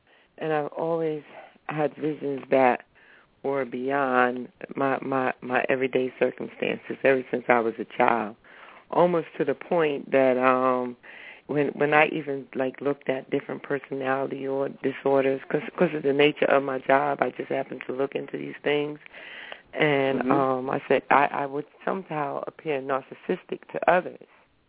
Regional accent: New Jersey, United States; I'm from New Jersey.

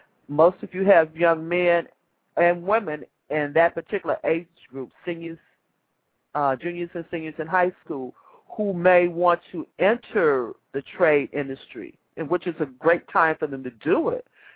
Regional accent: Chicago, Illinois, United States; born or raised there

